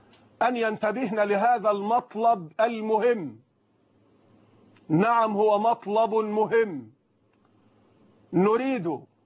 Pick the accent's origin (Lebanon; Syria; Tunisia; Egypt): Egypt